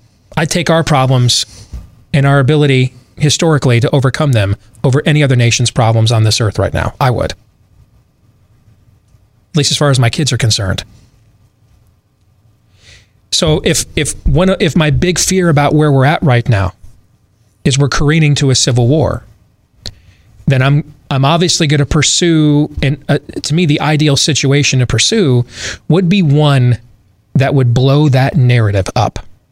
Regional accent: Michigan, United States; I grew up in Michigan.

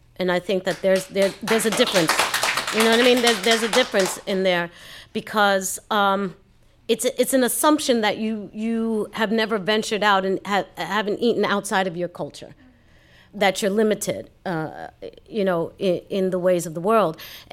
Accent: Brooklyn, New York, United States; Yes, I would, because I'm from Brooklyn.

